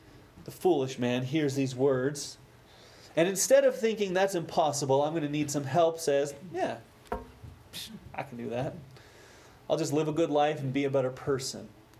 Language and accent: English; Alamogordo, New Mexico, United States; I grew up in Alamogordo, just across the mountains, yay. And there's a neighborhood there in Alamogordo